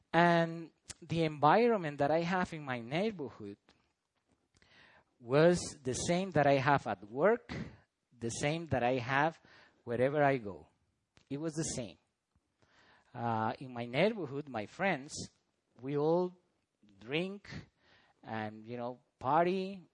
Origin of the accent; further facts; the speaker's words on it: San Jose, San José, Costa Rica; English is a second language; I grew up in a place that I'm from Costa Rica, and from San Jose, the capital. And most of my life there was in a place called desamparados.